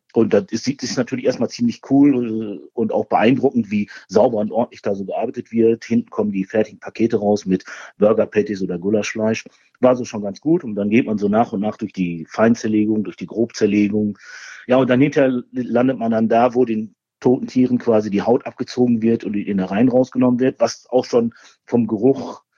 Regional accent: Bochum, North Rhine-Westphalia, Germany; ich komme aus Bochum. Ich bin auch gebürtiger Bochumer und Ruhrpottler mit ganzem Herzen. Und ich lebe auch weiterhin in Bochum und ich möchte auch gerne hier leben bleiben. Ich bin 48 Jahre alt

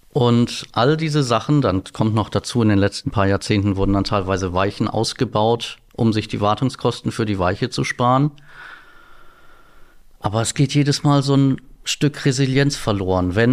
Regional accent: Husum, Schleswig-Holstein, Germany; bin aber jetzt seit 2019, also seit ziemlich genau 6 Jahren, wieder in Husum, weil ich gemerkt habe, das ist hier meine Heimat.

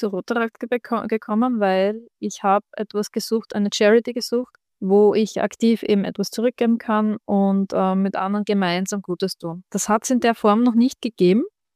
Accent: Styria, Austria; Ich bin aus der Südsteiermark

